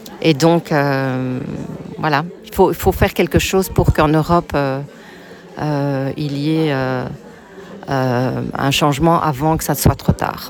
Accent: Belgium; born there; Je suis née en Belgique

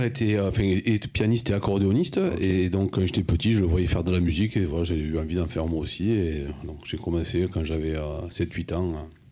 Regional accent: Occitanie, France; je suis à 1 heure de Toulouse. Je suis dans le Tarn, entre Albi et Villefranche-de-Rouergue, à côté de Cordes

